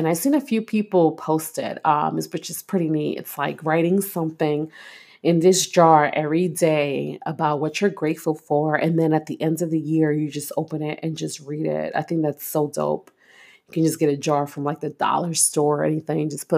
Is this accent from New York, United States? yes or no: yes; Brooklyn, New York, United States; I'm this kid from East New York, Brooklyn, who grew up, was raised in the projects, born and raised in the projects.